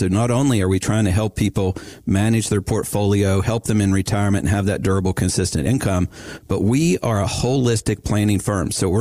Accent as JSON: {"language": "English", "region": "West Virginia", "country": "United States", "moved": "yes", "said": "So I moved to North Carolina from the north in 1996. I come from West Virginia, not quite as far up there."}